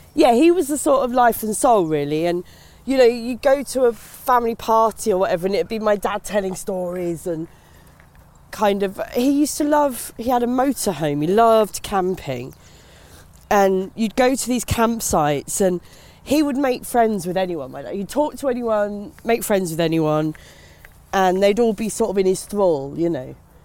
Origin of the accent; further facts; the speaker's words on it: Maidstone, South East England, United Kingdom; So I grew up in Kent, in Maidstone, in Kent.